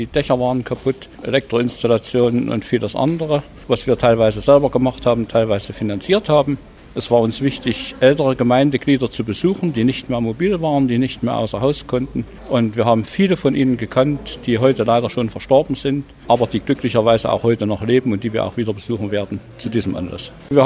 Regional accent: Thuringia, Germany; Ich komme aus der Nähe von Erfurt in Thüringen in Deutschland.

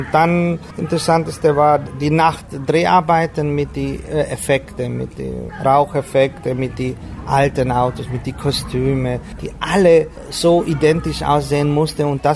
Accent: Aradu Nou, Arad County, Romania; moved away as an adult; also born or lived in Timișoara / Munich; Ich bin ein Neuerader. Bin geboren in Temeswar, in Neuerader auf Lyzeum gegangen und 1980 nach Deutschland, München.

